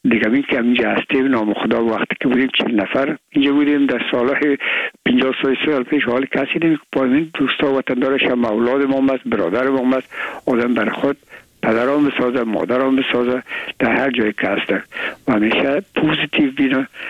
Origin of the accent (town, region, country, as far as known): Afghanistan